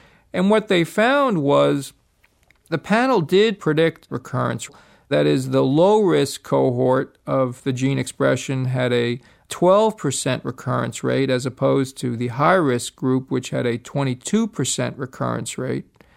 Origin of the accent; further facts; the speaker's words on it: New York, United States; Yeah, I'm from New York and I'm not from Missouri, but I guess my response would still be show me.